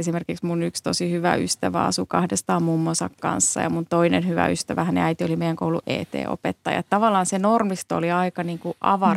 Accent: Helsinki, Uusimaa, Finland; mehän kasvettiin niin kuin Helsingissä

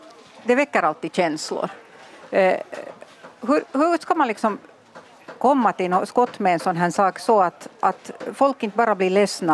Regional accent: Hanko, Uusimaa, Finland; eftersom jag inte är Raseborgsbo, hemma uppvuxen och hemma i Hange

